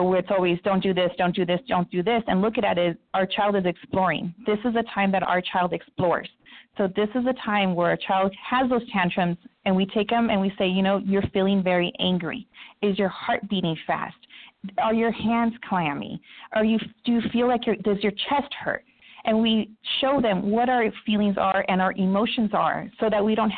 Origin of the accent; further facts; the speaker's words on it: Orange County, California, United States; where I grew up in Orange County, and then I find myself in Compton.